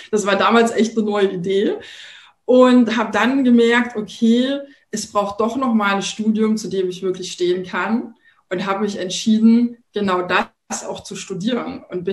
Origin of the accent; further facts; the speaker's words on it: Thuringia, Germany; now in Berlin, Germany; Ich komme ja ursprünglich aus Thüringen, bin jetzt seit, das muss ich mal kurz rechnen, 26 Jahren in Berlin und bin da sehr behütet aufgewachsen